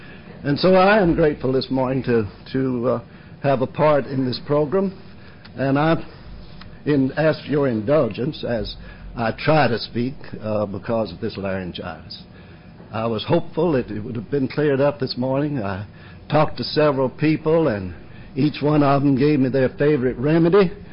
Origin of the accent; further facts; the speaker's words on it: Monks Corner, South Carolina, United States; I am from Monk's Corner, South Carolina.